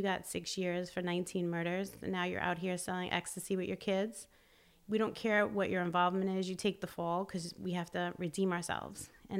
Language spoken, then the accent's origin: English; New York, United States